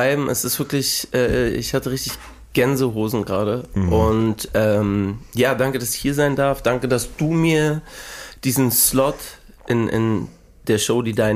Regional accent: Hamburg, Germany; Ich komme aus Hamburg, St. Pauli, Schanze, also eigentlich eher Schanze, Ecke Altona Nord, Alsenplatz.

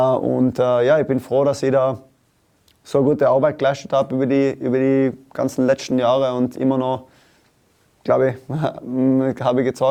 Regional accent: Tyrol, Austria; in meinem Fall als Tiroler komme ich jetzt nicht so oft in den Osten nach Wien

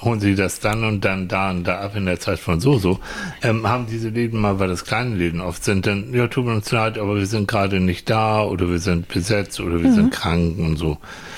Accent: Vierlande, Hamburg, Germany; ich bin ja auf dem Land groß geworden, so in Vierland, in der Nähe von Hamburg.

